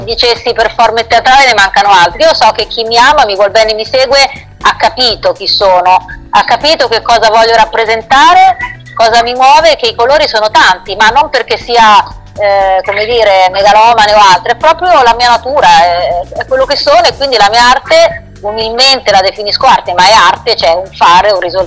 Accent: Marche, Italy; alle Marche, che è la mia terra d'origine

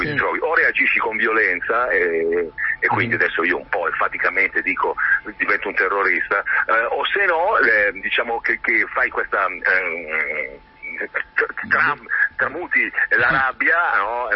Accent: Lombardy, Italy; il parroco del mio paese, io vivevo in questo paese alle porte di Milano, che veniva a farci l'ora di religione

